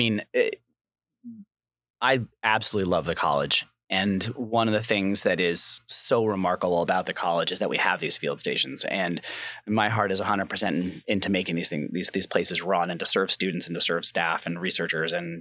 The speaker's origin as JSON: {"language": "English", "town": "Rochester", "region": "New York", "country": "United States", "tie": "born or raised there", "said": "when I grew up just outside of Rochester, small, you know, community on the outside, and we rode our bikes everywhere"}